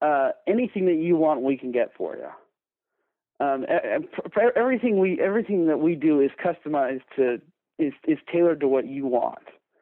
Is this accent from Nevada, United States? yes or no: yes; Nevada, United States; now in Las Vegas, United States; Well, I'm originally from Northern Nevada. Came to school in Las Vegas to pursue a PGA membership as well as to get my college degree.